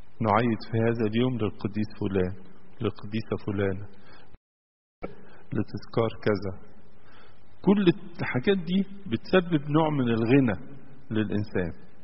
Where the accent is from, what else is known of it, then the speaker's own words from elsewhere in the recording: Egypt; وهذا هو التاريخ اللي بنعيشه عندنا في مصر.